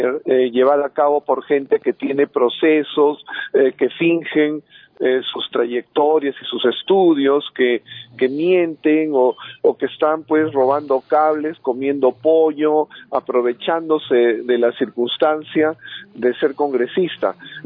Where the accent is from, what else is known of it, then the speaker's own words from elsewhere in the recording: Peru; nos han dejado mal como peruanos